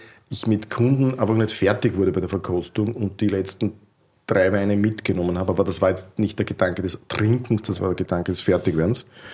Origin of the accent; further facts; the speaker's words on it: Krems, Lower Austria, Austria; Und ich bin halt komplett anders in Krems mit Nicht-Weinleuten aufgewachsen beim Weggehen.